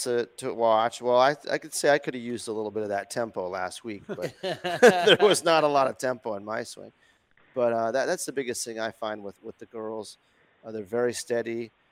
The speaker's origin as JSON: {"language": "English", "region": "Ontario", "country": "Canada", "said": "I'm from Northwestern Ontario, uh-huh."}